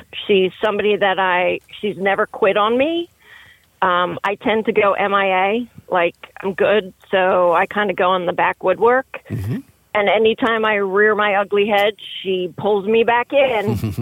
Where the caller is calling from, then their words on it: Newtown, Pennsylvania, United States; I am calling from Newtown.